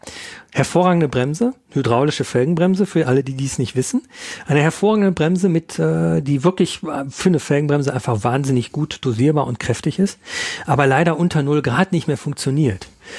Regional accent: North Rhine-Westphalia, Germany; ich komme aus dem Ruhrgebiet ursprünglich.

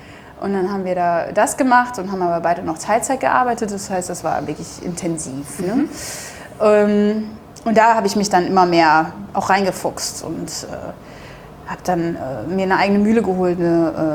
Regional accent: Duisburg, North Rhine-Westphalia, Germany; now in Bremen, Germany; ich komme eigentlich aus Duisburg, aber jetzt wohne ich in Bremen

